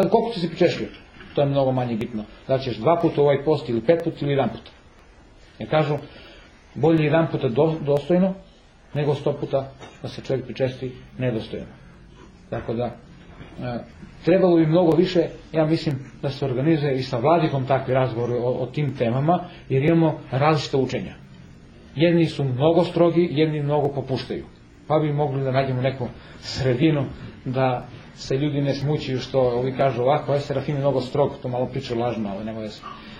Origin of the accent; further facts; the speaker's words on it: Serbia; Mi smo takvi Srbi da moramo malo da nas iskušenja dobro izbiju